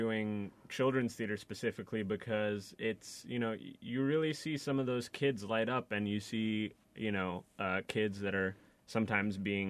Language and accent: English; Atlanta, Georgia, United States; I am actually from Atlanta, Georgia.